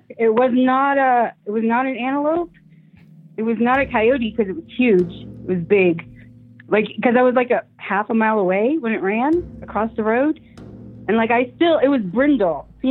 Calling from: Colorado, United States; I'm from Colorado.

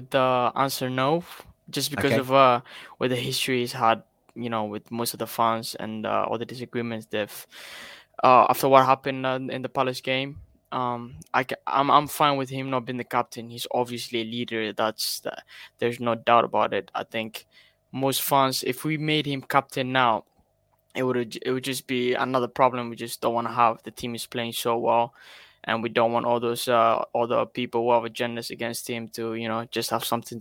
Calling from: Arnhem, Gelderland, Netherlands; I'm calling from Arnhem, Netherlands.

